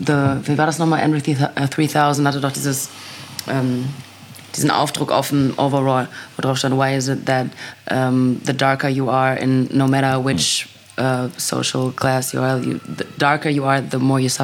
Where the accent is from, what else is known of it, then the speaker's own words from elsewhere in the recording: North Rhine-Westphalia, Germany; ich komme aus dem Pott.